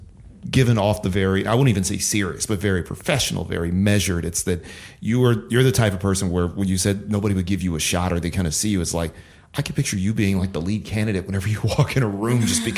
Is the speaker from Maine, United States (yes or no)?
no; Detroit, Michigan, United States; I grew up in Detroit, same thing. It's like I was into a lot of the Detroit TV, Detroit radio.